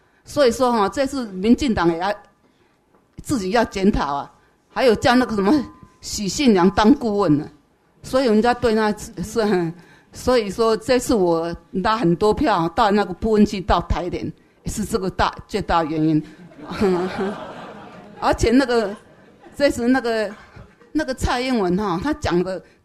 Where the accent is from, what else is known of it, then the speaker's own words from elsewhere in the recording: China; now in United States; 我来自中国，同时我也在美国住了十几年。